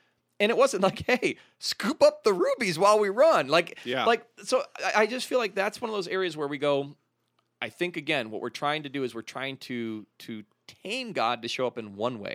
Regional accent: Ukraine; I grew up in Ukraine, which is a fairly poor country.

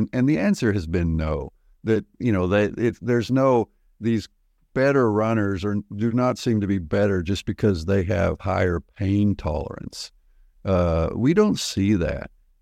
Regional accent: United States; The idea of no pain, no gain, which is what I grew up with in the United States, it's not true in a physical training context.

